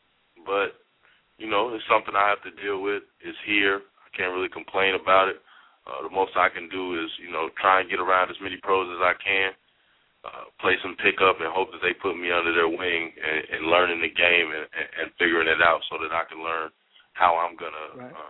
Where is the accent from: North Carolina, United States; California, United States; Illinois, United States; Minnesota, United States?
Illinois, United States; Chicago; Well, with defense, growing up in Chicago, the best player has to guard the best player.